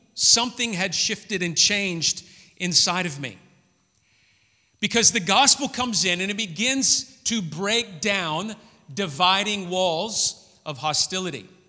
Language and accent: English; Memphis, Tennessee, United States; I grew up in Memphis, Tennessee, in the United States, in the South, which was a very racist culture.